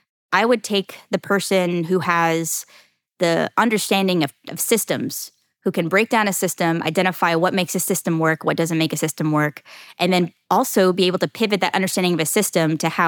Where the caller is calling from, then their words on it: Jacksonville, Florida, United States; Jacksonville, Florida.